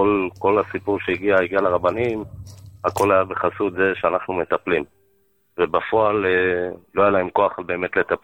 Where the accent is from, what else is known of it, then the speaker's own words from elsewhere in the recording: Bnei Brak, Tel Aviv District, Israel; אני גדלתי בבית של 10 אחים. פה בבני ברק.